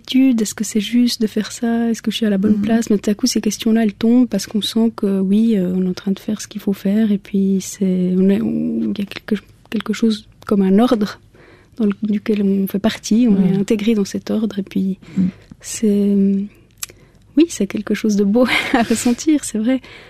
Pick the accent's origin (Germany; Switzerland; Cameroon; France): Switzerland; ça place dans le monde en tant que suisse.